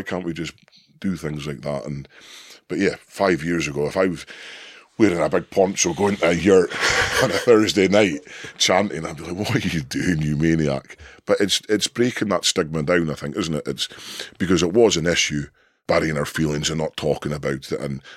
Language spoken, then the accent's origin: English; Scotland, United Kingdom; You know, and Scottish, I think Scottish folk do that. Oh, we're just Scottish.